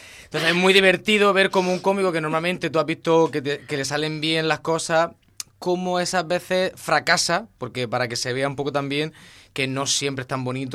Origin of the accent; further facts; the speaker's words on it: Almería, Andalusia, Spain; perdonad por el acento, soy de Almería y normalmente no pronuncio la mitad de las palabras.